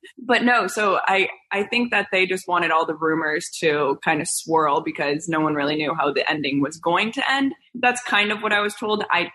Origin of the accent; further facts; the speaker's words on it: Miami, Florida, United States; Because I'm from Miami. So I was going out with all of my friends that I grew up with.